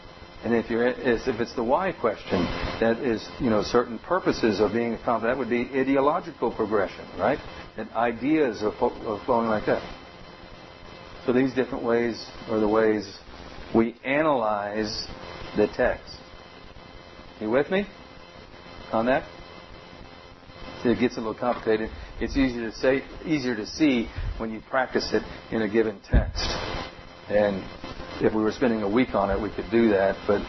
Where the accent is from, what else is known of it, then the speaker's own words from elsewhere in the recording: Massachusetts, United States; I'm from Massachusetts too.